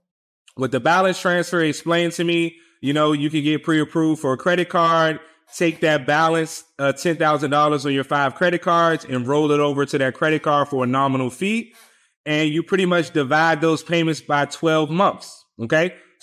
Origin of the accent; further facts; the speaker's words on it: Washington, District of Columbia, United States; I'm born and raised in Washington, D.C., I attended Virginia Commonwealth University, VCU Rams, in Richmond, Virginia.